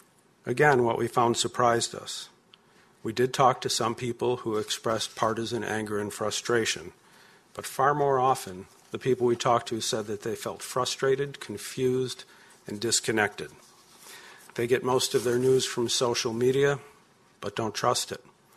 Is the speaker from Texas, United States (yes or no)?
no; Rochester, New York, United States; I own a real estate development company in Rochester, New York, my hometown.